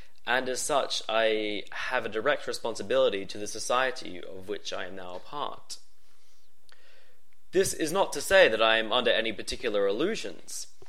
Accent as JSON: {"language": "English", "country": "Australia", "said": "as an individual, as an Australian citizen, and as a member of the lucky, wealthy 10% of this planet"}